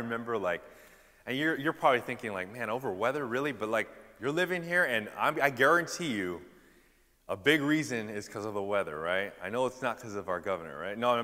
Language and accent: English; California, United States; Yeah, I'm sorry for the diss, but I'm a Californian too, so it's a diss on myself as well.